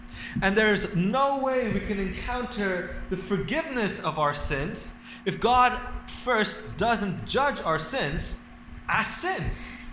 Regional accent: India; This might be a bit controversial, but Indians have their own, like, I'm an Indian, so we have our own wax Jesus

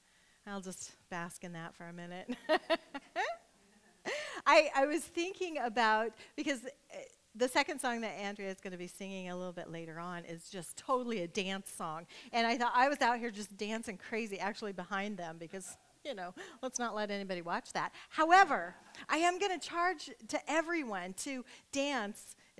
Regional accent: Nebraska, United States; I'm from Nebraska, so when it rains, I always think, it seems like a lot of people make things, oh, it's raining.

